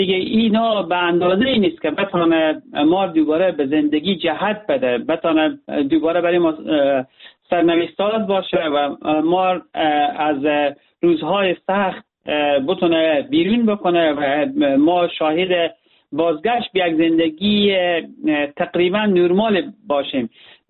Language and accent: Persian; Herat, Afghanistan; جا دارم به عنوان یک هراتی قدردان دید انسانی همه مردم افغانستان باشند